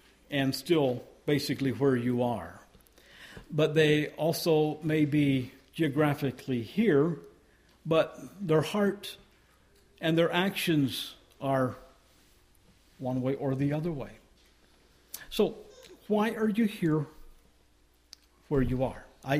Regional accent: Georgia, United States; also born or lived in Belize / Virginia Beach; I grew up in Georgia in a single church setting. And I moved to Belize and then to Virginia Beach.

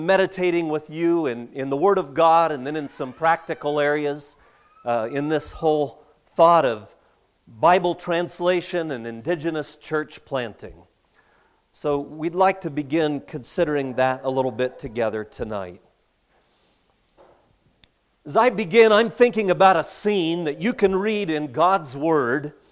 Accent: Modesto, California, United States; Well, I grew up in Central California, Modesto, California

